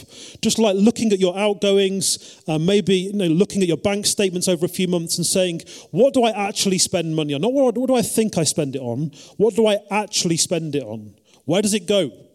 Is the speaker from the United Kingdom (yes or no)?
yes; England, United Kingdom; Most people in our culture do not enjoy talking about money. It's too personal, we're too English.